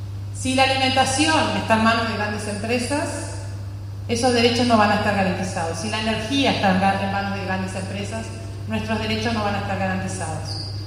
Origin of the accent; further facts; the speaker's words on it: Uruguay; esos derechos que hemos defendido como pueblo uruguayo a lo largo de nuestra historia